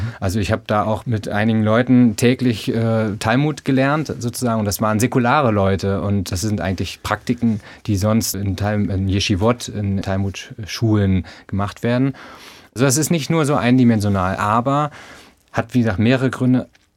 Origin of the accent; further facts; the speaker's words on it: East Germany, Germany; Also als Ossi und also was man so von dem anderen weiß und nicht.